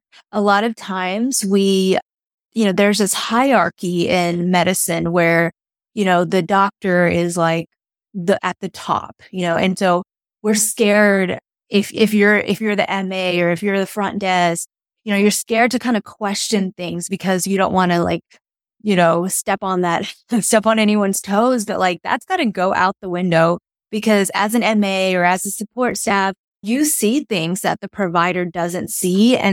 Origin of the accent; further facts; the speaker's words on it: Oklahoma City, Oklahoma, United States; I'm from Oklahoma City and I'm a nurse practitioner by trade.